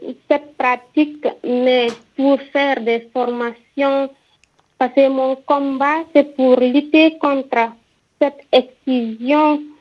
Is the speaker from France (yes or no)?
no; Guinea; now in Dakar, Senegal; Au fait, je suis guinéenne. J'ai été excisée dans mon village